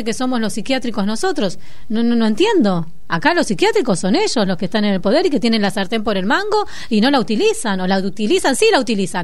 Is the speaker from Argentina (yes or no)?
yes; Argentina; Yo creo que acá, como argentinos, y logramos exportar